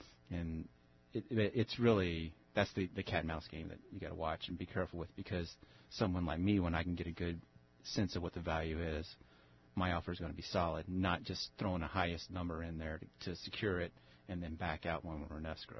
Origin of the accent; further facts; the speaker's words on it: Texas, United States; my growing up in Texas and with the whole Bible Belt, you know, there's a lot of fear factor that my family put into me with the Book of Revelations